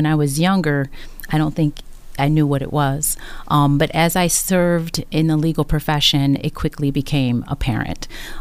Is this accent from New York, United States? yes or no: yes; Williamsville, New York, United States; Born here. Yeah, I grew up in Williamsville, actually. But I've been in the Western New York area all my life.